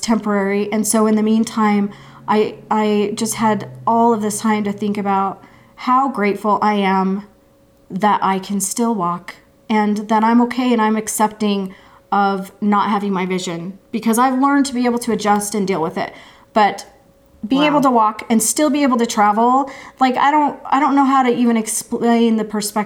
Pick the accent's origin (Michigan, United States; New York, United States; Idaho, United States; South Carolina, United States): Idaho, United States; so I grew up in Idaho and people would always be leading me at night in the dark